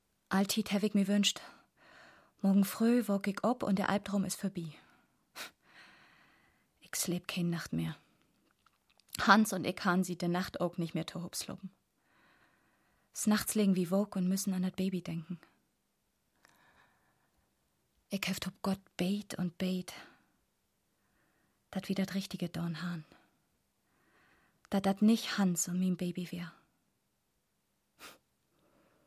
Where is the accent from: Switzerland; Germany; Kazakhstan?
Germany; Hamburg; Wir leben damals in Hamburg. Ich bin in der Stadt groß geworden.